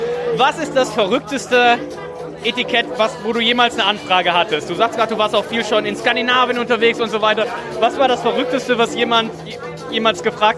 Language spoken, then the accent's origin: German; Hamburg, Germany; Also ich komme ja aus Hamburg, da ist auch viel am Wasser